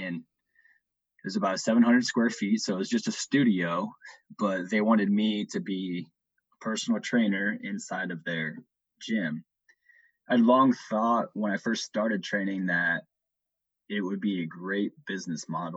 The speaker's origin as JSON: {"language": "English", "town": "Harlan", "region": "Iowa", "country": "United States", "lives_now": "Lincoln, United States", "said": "I'm not from Lincoln. I'm from Harlan, Iowa."}